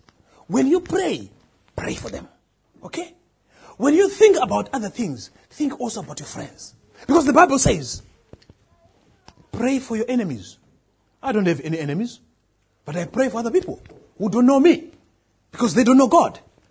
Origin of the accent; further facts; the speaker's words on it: Zimbabwe; I come from Zimbabwe, but I'm here preaching in this church.